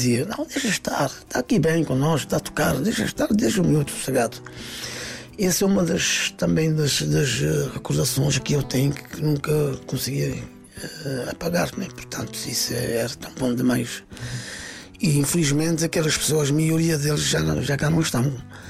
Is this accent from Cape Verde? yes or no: yes; Cape Verde; E isso também marcou-me um pouco da minha adolescência lá em Cabo Verde.